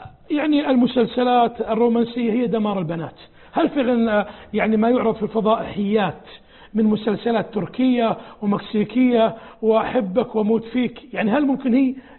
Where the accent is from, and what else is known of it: Saudi Arabia